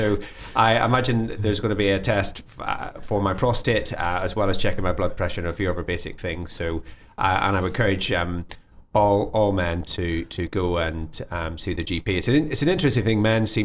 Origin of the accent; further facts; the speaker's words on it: Belfast, Northern Ireland, United Kingdom; I'm from Belfast originally. On the sort of east side of Belfast, and I went to school in Hollywood, which is just outside Belfast